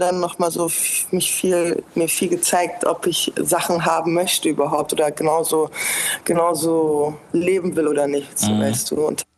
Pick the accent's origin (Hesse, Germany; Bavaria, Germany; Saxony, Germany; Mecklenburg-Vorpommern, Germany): Hesse, Germany; Frankfurt; So, da weiß ich, ich bin Frankfurterin